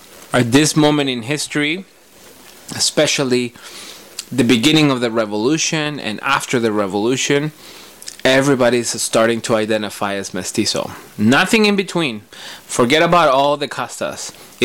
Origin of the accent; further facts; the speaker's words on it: Mexico; I think I've always known about her growing up in Mexico